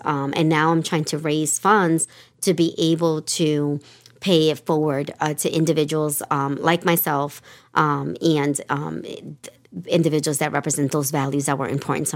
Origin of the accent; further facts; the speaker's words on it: New Haven, Connecticut, United States; also born or lived in Brooklyn, United States; I'm honored to say that I was raised in New Haven, was born in Brooklyn, New York. And at the age of eight, my grandmother, who adopted me, moved to Fairhaven. And I was raised in Fairhaven.